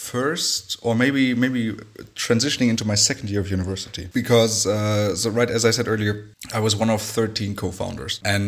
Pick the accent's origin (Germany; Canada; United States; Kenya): Germany; I'm German by nationality. I grew up in Germany most of my life. I mean, there were a few interruptions, right, living in other countries.